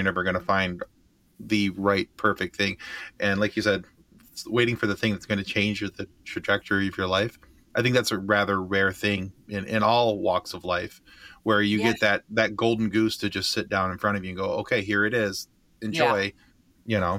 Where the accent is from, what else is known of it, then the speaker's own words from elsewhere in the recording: Michigan, United States; Well, we're from Michigan, so Mothman's a really pretty big thing over here.